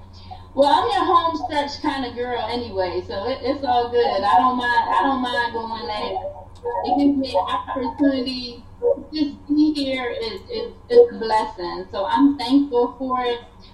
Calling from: Ireland; So I'm actually calling from Ireland, so I'm a little bit further away than everyone else

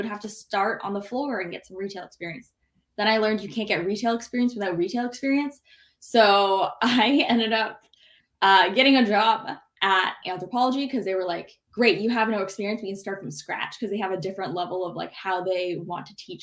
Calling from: Mississauga, Ontario, Canada; Today, I'm at my parents' house in Mississauga, Ontario.

